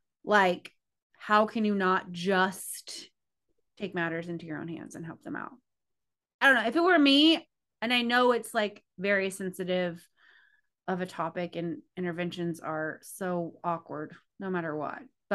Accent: Indiana, United States; Number one, I'm from Indiana, and I love corn.

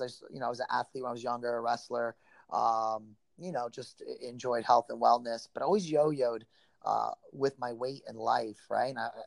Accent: New Jersey, United States; moved away; from Warrior Fitness Camp, originally from the Jersey Shore, the real Jersey Shore. Came down to Florida here.

